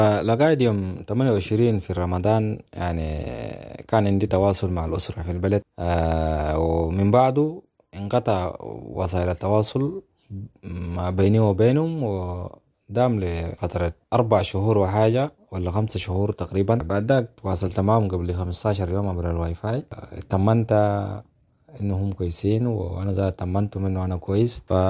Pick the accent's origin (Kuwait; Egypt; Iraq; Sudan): Sudan; Wadi Salih, Central Darfur; born there; أنا من مواليد ولاد وسط دارفور محلية وادي صالح.